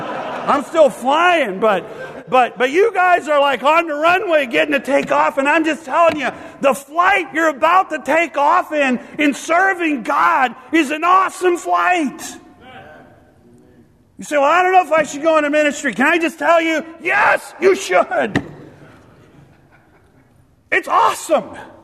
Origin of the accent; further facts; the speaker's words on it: Minnesota, United States; because I come from Minnesota